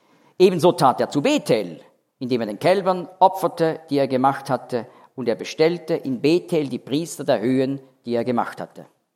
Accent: Israel; Und bei uns in Israel gelten die 10 Gebote, du sollst nicht Ehe brechen.

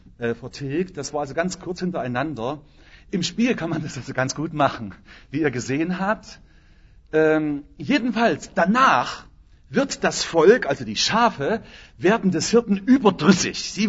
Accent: Germany; Und wir wissen das ja als Deutsche auch allzu gut, was eine Grenze bedeutet.

